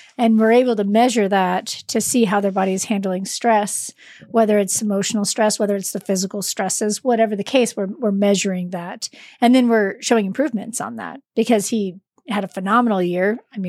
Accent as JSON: {"language": "English", "region": "Illinois", "country": "United States", "said": "I'm from Illinois. Yeah. I'm not going to Iowa."}